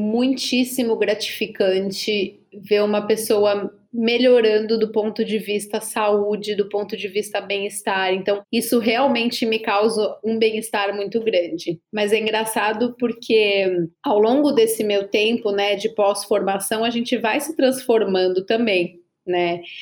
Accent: São Paulo, Brazil; eu sou daqui de São Paulo mesmo. Eu fiz minha formação médica na Universidade de Santos e depois eu vim para São Paulo fazer minha residência de clínica médica e posteriormente a endocrinologia.

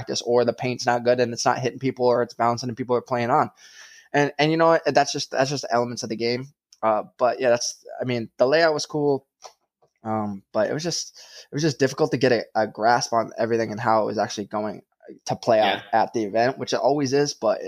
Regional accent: New York, United States; I'm from New York, man, as you guys already know, but like, that's just the way I was brought up.

